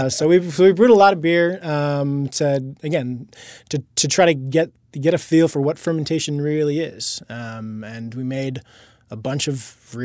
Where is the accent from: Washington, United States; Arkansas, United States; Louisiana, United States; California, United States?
California, United States; Vallejo; I grew up in the Bay Area. I grew up in Vallejo, California. So not too far from Napa, actually.